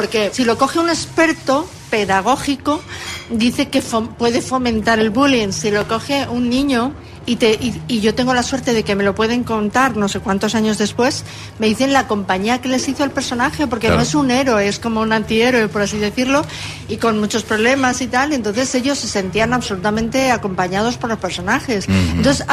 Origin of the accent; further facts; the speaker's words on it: Madrid, Community of Madrid, Spain; accent: Madrid; Me quité mi acento de barrio de Madrid.